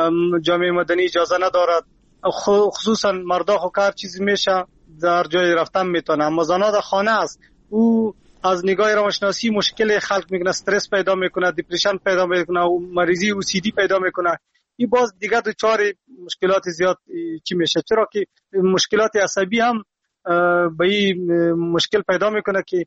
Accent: Afghanistan; first language Pashto; Persian is a second language; از مردم دری زبان ما بسیار بخشش میخوایم که زبان مادری ما پشتو است.

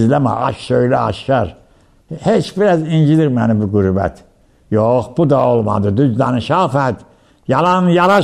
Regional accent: Ganja, Azerbaijan; Mən Gəncəliyəm, Gəncədə də böyümüşəm

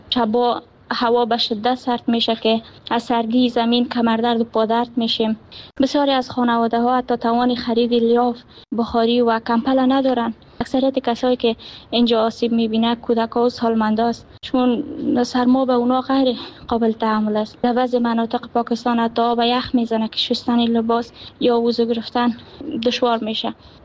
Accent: Afghanistan; now in Pakistan; ما افغان هستیم

